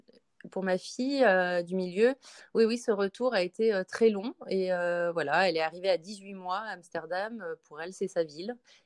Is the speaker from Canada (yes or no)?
no; northern France, France; On vient du nord de la France, seulement à 300 km